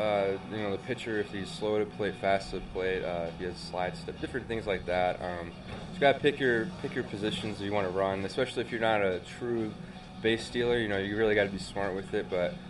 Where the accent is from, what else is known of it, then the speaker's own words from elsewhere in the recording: Kentucky, United States; All my buddies were huge basketball fans, but I never really got too much into it. Obviously, I was there for the Cardinal Wildcat hype